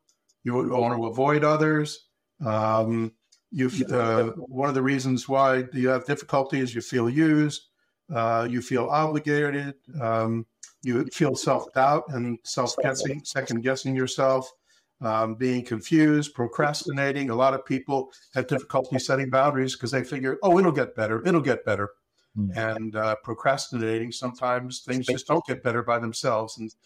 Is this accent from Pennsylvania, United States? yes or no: no; Baltimore, Maryland, United States; I grew up in Baltimore. I went to University of Maryland after high school.